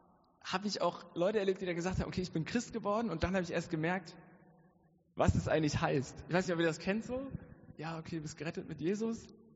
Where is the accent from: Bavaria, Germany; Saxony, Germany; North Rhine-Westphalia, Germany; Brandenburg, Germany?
Brandenburg, Germany; ich komme aus Brandenburg.